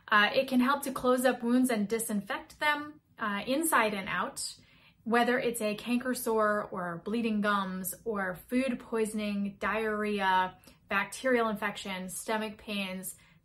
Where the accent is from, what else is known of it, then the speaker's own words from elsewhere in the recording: New England, United States; So many of us remember growing up in New England playing with these little seed pods.